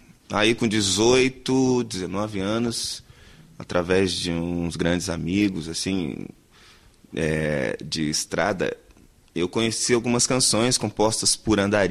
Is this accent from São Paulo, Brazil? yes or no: no; Boa Esperança, Paraná, Brazil; born there; Bom, eu nasci na Vila das Tabuinhas, Boa Esperança, no Paraná. E desde cedo, assim, tanto a minha infância quanto a minha juventude, né, foram embaladas pelas histórias E canções que a minha mãe cantava